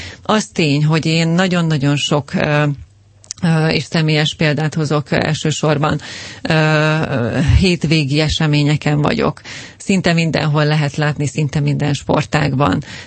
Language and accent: Hungarian; Hungary; mi magyar emberek, akik szeretjük a sportot, szeretjük a focit